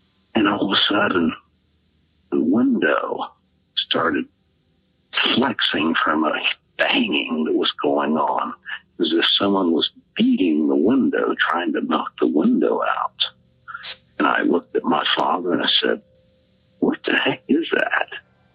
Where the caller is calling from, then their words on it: Ohio, United States; Hello, I'm calling from Ohio.